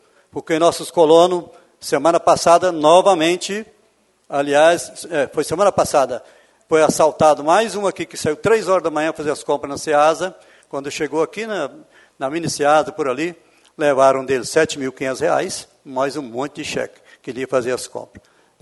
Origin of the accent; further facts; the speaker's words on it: Baixo Guandu, Espírito Santo, Brazil; now in Santa Maria de Jetibá, Brazil; Eu, principalmente, eu sou de Baixo Guandu, estou aqui 40 anos em Santa Maria. Já fiz minha vida aqui.